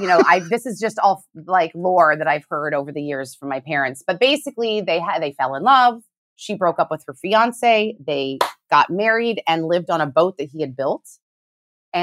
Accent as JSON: {"language": "English", "town": "Honolulu", "region": "Hawaii", "country": "United States", "tie": "born there", "said": "I was born in Hawaii. I was born in Honolulu, Hawaii."}